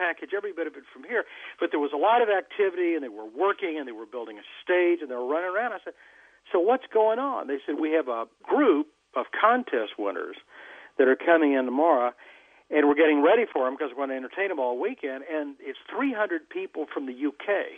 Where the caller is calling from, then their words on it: Sewanee, Tennessee, United States; So I'm joining you from University of the South, gorgeous Suwanee, Tennessee.